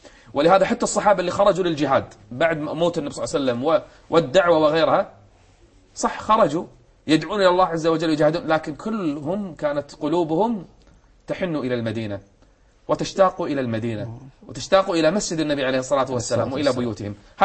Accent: Qatar; ميزة عندنا في قطر والحمد لله

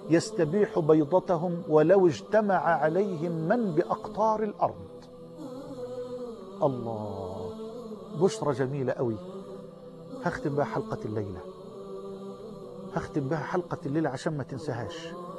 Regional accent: Egypt; بلدنا مصر

